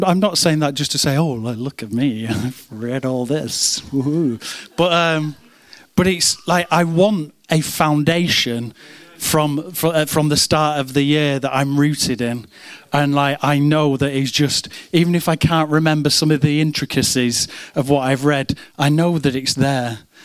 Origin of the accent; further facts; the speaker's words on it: Manchester, North West England, United Kingdom; I grew up in Manchester. Flock. We have buildings and factories.